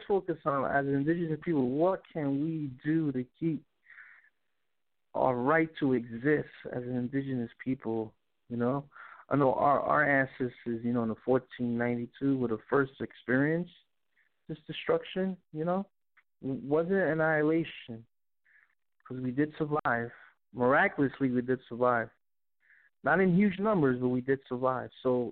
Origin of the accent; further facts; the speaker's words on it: Puerto Rico; Caribbean and Puerto Rico people is that Boricua is that we have that dual citizenship. You know, we are American, you know.